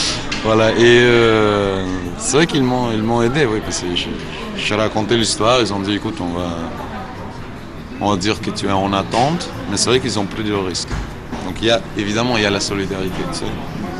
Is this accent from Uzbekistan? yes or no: yes; Uzbekistan; French is a second language; now in France; Voilà, je viens d'Ouzbékistan, je suis en France depuis 1997.